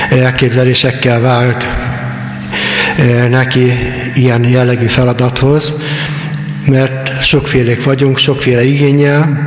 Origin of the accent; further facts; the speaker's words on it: Kardoskút, Békés, Hungary; Benszülött vagyok, itt születtem Kardoskuton, nem most már, 52-ben, tehát ebből kiderülhet, hogy az idősebb korosztályt képviselem.